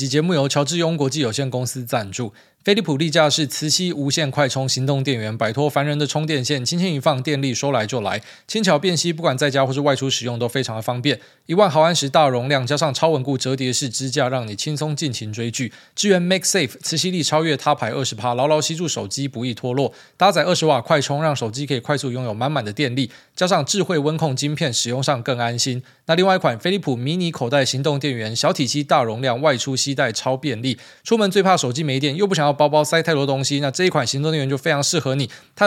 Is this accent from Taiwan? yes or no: yes; Taiwan; 所以我们台湾人可能是真的非常习惯地震